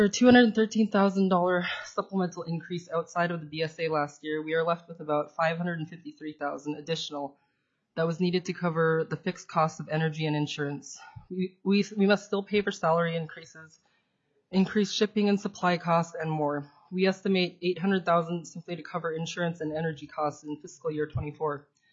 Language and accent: English; Metlakatla, Alaska, United States; I was born and raised in Metlakatla, Alaska.